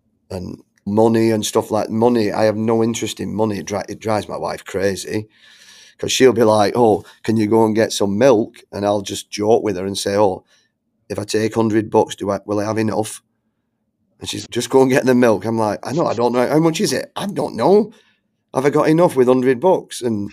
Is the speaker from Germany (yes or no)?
no; Bolton, North West England, United Kingdom; This afternoon, I've got a conversation with some guy from Bolton, my hometown, who's a director in Phoenix of a club.